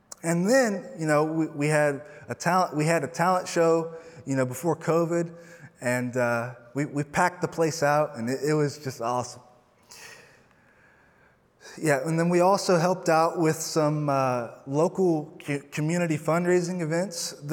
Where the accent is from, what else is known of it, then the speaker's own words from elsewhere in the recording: Circleville, Ohio, United States; So I am from Circleville, Ohio, and it's a very small town of about 15,000, and there's not a whole lot to do.